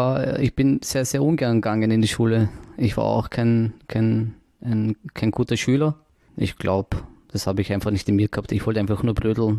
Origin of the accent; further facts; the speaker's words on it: Vienna, Austria; Dann bin ich zu Hierstetten gekommen, also umgesiedelt. Da hat es dann begonnen, eigentlich mein ganzes Leben dort aufzubauen. Meine ganze Kindheit habe ich sozusagen im 22. Verbracht.